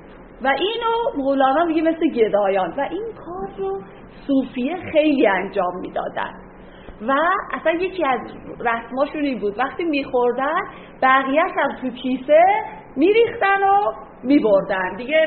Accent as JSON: {"language": "Persian", "country": "Iran", "said": "ما خودمون ایرانی ها یه ذره تفکر قحطی زده هم داریم، همش انبار میکنیم، همه چی در حال انبار کردنی و بله واقعا چون در شرایط جنگ بزرگ شدیم"}